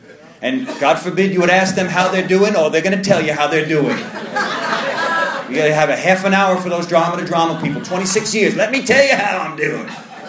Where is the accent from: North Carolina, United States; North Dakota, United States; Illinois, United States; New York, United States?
New York, United States; I'm from New York.